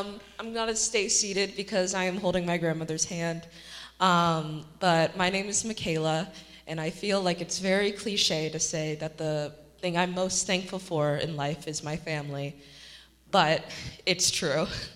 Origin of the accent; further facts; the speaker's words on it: Ethiopia; moved away; I'm originally from Ethiopia.